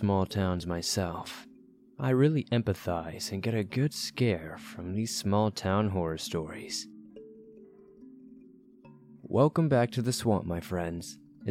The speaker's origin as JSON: {"language": "English", "region": "Western United States", "country": "United States", "said": "I am from the Western United States and enjoy traveling."}